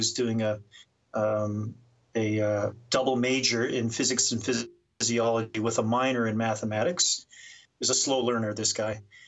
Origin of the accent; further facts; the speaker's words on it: Wabush, Newfoundland and Labrador, Canada; I am from Wabush, Labrador, which is just north of nowhere on the map, and grew up in, around music.